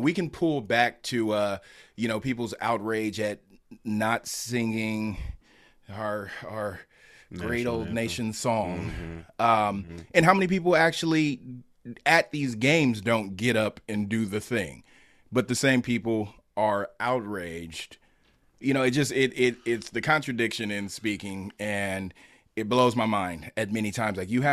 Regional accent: West Coast, United States; a New York officer is what pops in my head, even though I am from the West Coast.

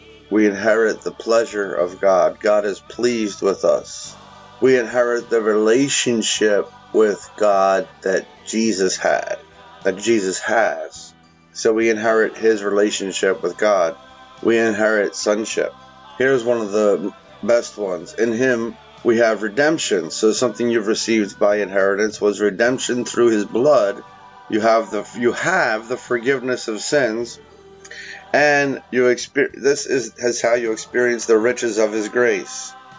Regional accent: Philadelphia, Pennsylvania, United States; You know, I'm from Philly.

